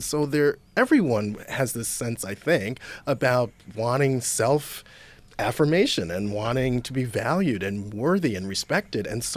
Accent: Rochester, New York, United States; Well, you know, I grew up in Rochester in the 70s, basically, and I never heard or saw the word gay till maybe the end of the 70s

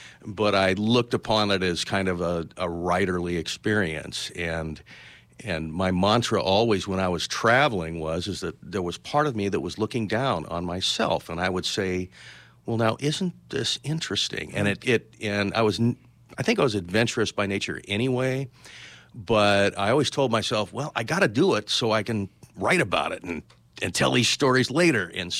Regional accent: Berkeley, California, United States; Well, I grew up in the Bay Area. And had wonderful influences there, Berkeley, and grew up in a place in the Berkeley Hills where you could literally see both bridges

